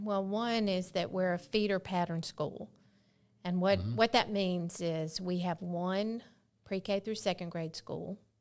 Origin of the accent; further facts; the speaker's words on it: Pike Road, Alabama, United States; also born or lived in Montgomery; I was born in Montgomery and grew up for the first couple of years in Pike Road.